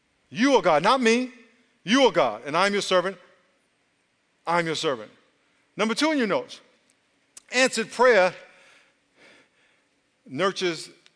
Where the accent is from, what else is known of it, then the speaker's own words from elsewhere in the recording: New York, United States; And I was telling them when I grew up in New York as a kid, every fall, the birds would fly south.